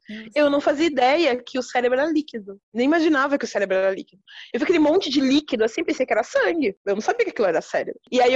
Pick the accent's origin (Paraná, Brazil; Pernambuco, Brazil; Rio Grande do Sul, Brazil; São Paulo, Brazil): Paraná, Brazil; eu sou paranaense, mas minha família mora em Cerquilho, aqui no interior, fica mais ou menos 1h30 daqui de Sorocaba.